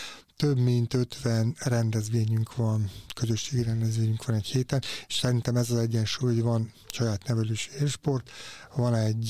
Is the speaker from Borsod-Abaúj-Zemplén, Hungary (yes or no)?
no; Paks, Tolna, Hungary; Nekem paksiként is örök büszkeség